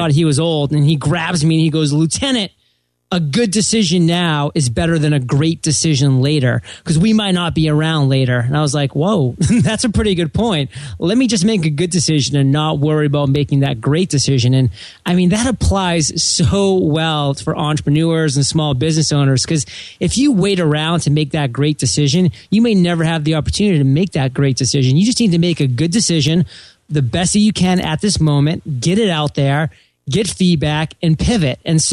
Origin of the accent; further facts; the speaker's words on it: Maine, United States; to Maine after being gone for 13 years, kind of this like triumphant return, like I'm coming back to my home state.